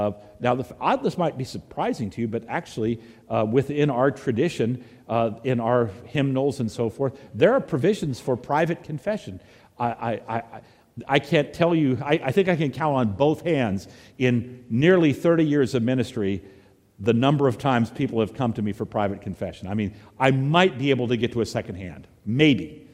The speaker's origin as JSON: {"language": "English", "region": "Virginia", "country": "United States", "tie": "born or raised there", "said": "At least the Protestants that I grew up with in Virginia mostly were Baptists."}